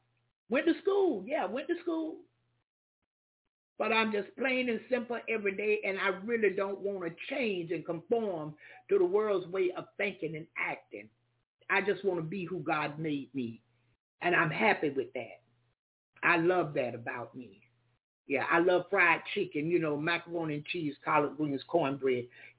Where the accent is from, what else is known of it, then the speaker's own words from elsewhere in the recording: Jacksonville, Florida, United States; accent: country; I say, Jacksonville, I'm from Florida.